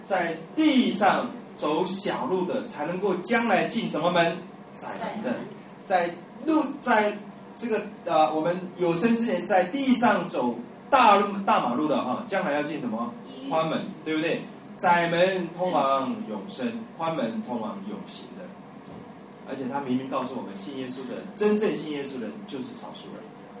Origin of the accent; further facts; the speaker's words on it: China; 我们中国人好像对黑人有一点歧视。